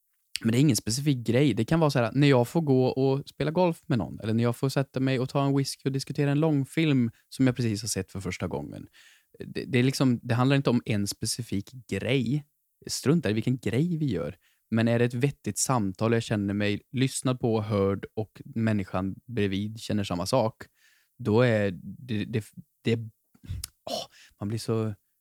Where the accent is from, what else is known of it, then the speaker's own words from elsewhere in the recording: Sunne, Värmland, Sweden; När jag var hemma i Sunne. Man gick fortfarande i högstadiet ungefär.